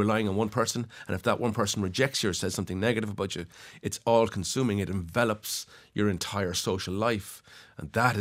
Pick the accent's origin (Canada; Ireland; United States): Ireland; Cork, Munster; I grew up in Cork in the 80s and 90s.